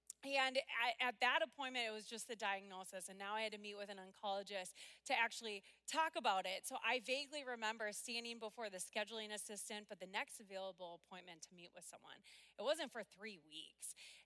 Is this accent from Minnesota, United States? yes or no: yes; Minnesota, United States; one thing you got to know about me, besides I'm a Minnesotan, besides that I call soda pop and casseroles hot dishes, and I drag out the word boat into 3 syllables